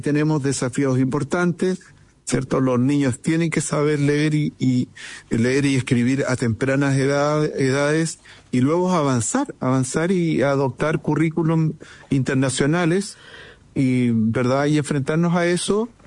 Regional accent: Chile; en algunas metas mínimas que todos como chilenos, ¿verdad?, pudiéramos abrazar y empujar

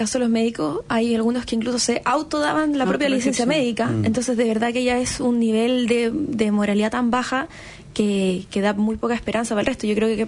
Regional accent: Chile; no puede ser que esto sea como nos define como chilenos.

